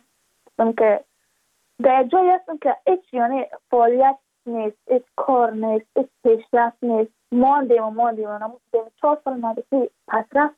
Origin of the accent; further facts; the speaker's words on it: Badakhshan, Afghanistan; چون ما از بدخشان هستیم، یعنی منطقای دور دستش